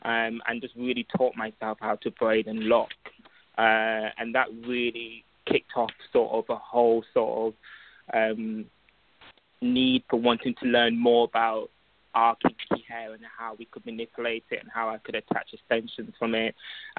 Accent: Huddersfield, Yorkshire and the Humber, United Kingdom; So I'm originally based, I was born in UK, and I was raised in Huddersfield, Yorkshire. That's North England.

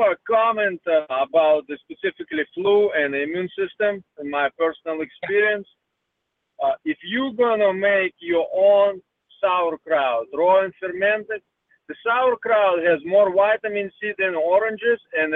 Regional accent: Russia; English is a second language; Yeah, I grew up in Russia, and that's what they still doing it.

